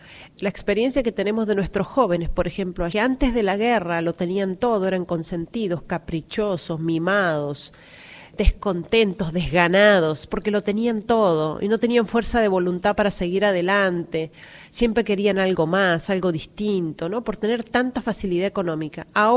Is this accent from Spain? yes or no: no; Argentina; soy argentina